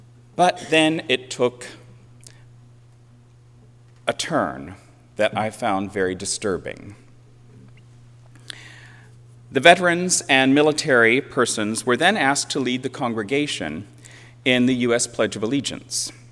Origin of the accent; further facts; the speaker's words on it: United States; I'm a gay man. I am the son of a World War II veteran. I am an American citizen, and I am a Christian.